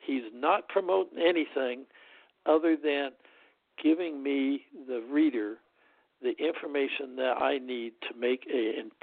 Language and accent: English; Newton, Kansas, United States; every little town in the country had one, and I grew up in Newton, Kansas, and there was a newspaper there, the Newtonian